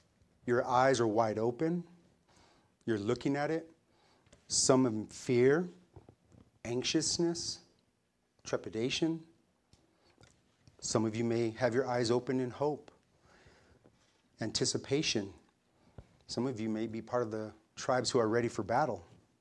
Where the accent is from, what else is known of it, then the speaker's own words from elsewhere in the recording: New Mexico, United States; I'm from New Mexico, and the only river I know is just mud, right?